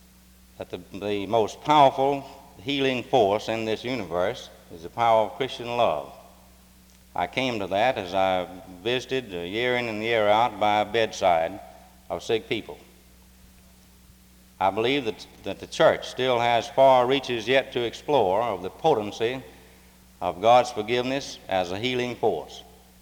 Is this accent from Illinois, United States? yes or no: no; North Carolina, United States; When I grew up here in Person County on a farm